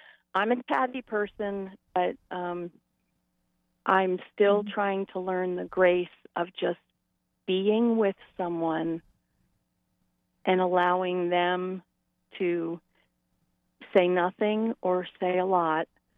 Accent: Baltimore, Maryland, United States; we lived all over the United States, and I'm originally from Baltimore.

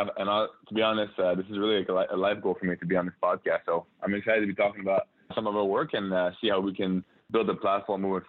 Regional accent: Montreal, Quebec, Canada; moved away as an adult; now in United States; So yeah, so growing up in Montreal, then I went, ended up in North Carolina under the Morehead Cain Scholarship.

